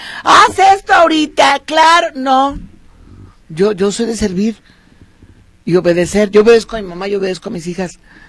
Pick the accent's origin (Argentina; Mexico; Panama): Mexico; Guadalajara, Jalisco; como buena tapatía tengo un vocabulario muy florido.